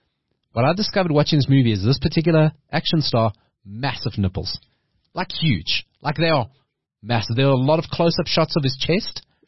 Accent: South Africa

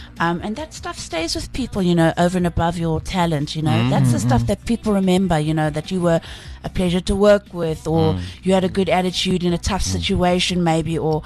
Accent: Pretoria, Gauteng, South Africa; now in Johannesburg, South Africa; No, but I loved growing up in Pretoria. I loved it. I love Pretoria people.

